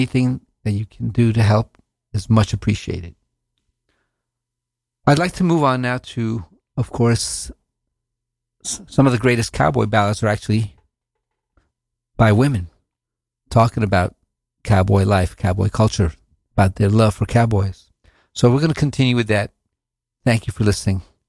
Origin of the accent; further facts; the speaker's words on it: United States; growing up in the East, we grew up with kind of this imagery of the cowboy